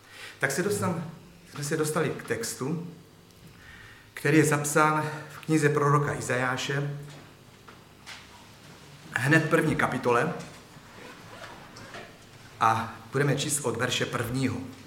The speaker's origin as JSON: {"language": "Czech", "town": "Český Těšín", "region": "Moravian-Silesian Region", "country": "Czechia", "tie": "born or raised there", "said": "Byli jsme v mém rodném kraji, Severní Morava, Slezsko, to znamená Český Těšín a okolí."}